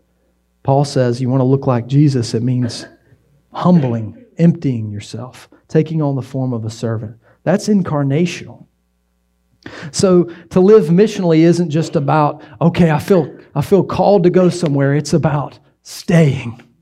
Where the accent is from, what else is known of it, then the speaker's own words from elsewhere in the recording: Wilson, North Carolina, United States; I grew up in Wilson, and I thought to myself, I'm going to get far from this place where these people are, and I love my family, I love my church in Wilson